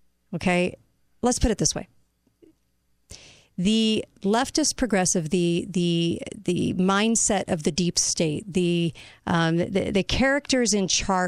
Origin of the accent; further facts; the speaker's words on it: California, United States; I grew up in California.